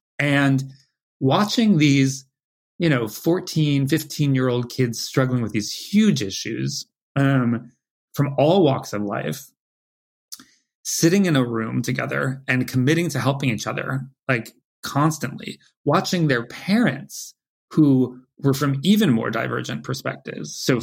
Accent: California, United States; now in New York, United States; I'm a wuss from California

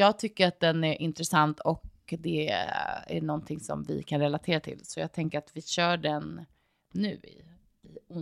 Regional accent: Sweden; Han är amerikan och jag är svensk.

